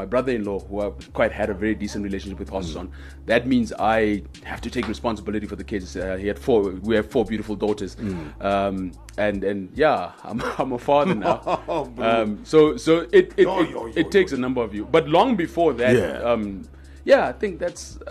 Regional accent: Windhoek, Khomas, Namibia; also born or lived in Otjiwarongo; Yeah, so I was born in Windhoek.

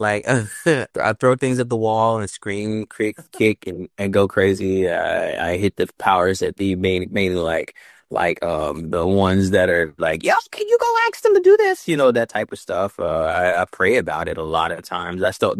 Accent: the South, United States; now in Los Angeles, United States; Like I'm a kid from the South, from the bayous of Texas and Louisiana. You just have to keep on going. Here I am in Hollywood. I'm ready to go back home

